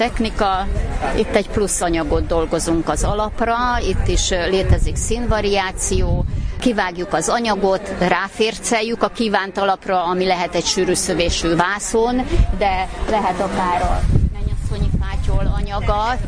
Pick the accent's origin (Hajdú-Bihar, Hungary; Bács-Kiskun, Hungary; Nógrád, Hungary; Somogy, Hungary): Somogy, Hungary; Buzsák; Buzsákról jöttem, és buzsáki hímzéseket hoztam.